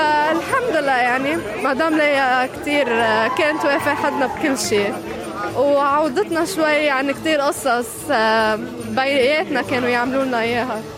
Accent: Minyeh, North Governorate, Lebanon; أنا من المنيا الأصل، من شمال لبنان.

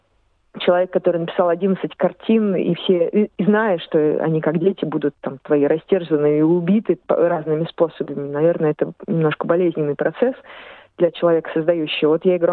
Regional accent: Moscow, Russia; born there; я хоть родилась в Москве, но посмотрела много, прочувствовала много. Люблю русскую культуру, горжусь принадлежностью к ней.

